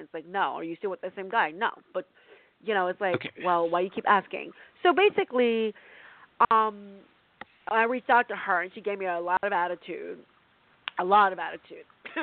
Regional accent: California, United States; That's actually Los Angeles, but I'm from Northern California.

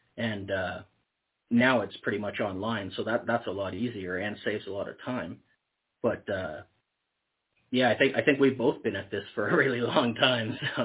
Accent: Elliott Lake, Ontario, Canada; I'm from Elliott Lake, Ontario, Canada, so very small, basically cut out of the wilderness, a failed mining town.

